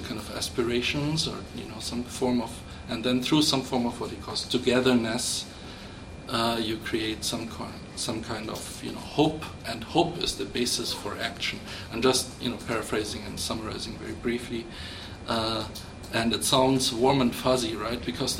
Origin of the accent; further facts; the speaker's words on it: Munich, Bavaria, Germany; some of the friends I had when I grew up in Munich